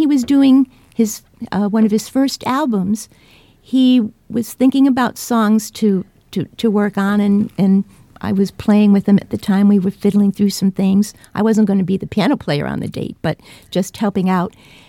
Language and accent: English; Woonsocket, Rhode Island, United States; From my hometown of Woonsocket, Rhode Island, absolutely.